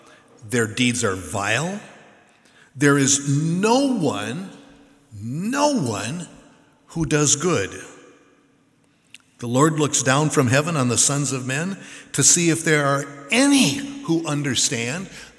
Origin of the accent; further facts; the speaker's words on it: Minnesota, United States; Well, actually, growing up in Minnesota, it's very, very Scandinavian. I felt like I was there, understanding the people that I grew up with in the Midwest.